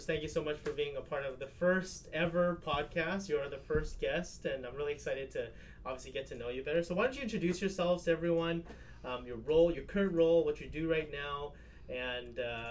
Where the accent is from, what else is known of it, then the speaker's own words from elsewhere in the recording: Vancouver, British Columbia, Canada; You know, I've always grown up in Vancouver. I've always been in a big city.